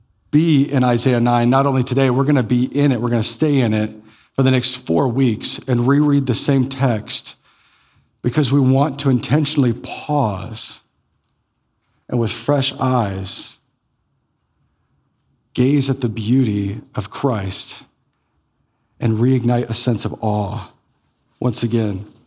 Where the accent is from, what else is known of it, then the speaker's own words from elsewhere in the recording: Iowa, United States; like I'm from Iowa, Like, we're from the Cedar Valley here. It's like flat as a piece of paper around here.